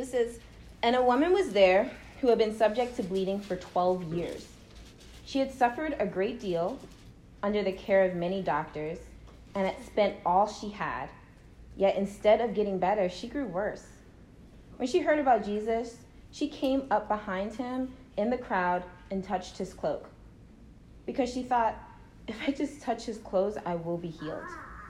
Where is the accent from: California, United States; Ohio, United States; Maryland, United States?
Maryland, United States; Baltimore; moved away as an adult; I came to New York from Baltimore, Maryland. That's where I was born and raised.